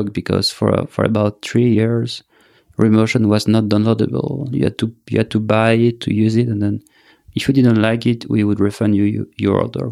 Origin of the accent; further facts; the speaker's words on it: Belgium; English is a second language; Me, I'm from Belgium.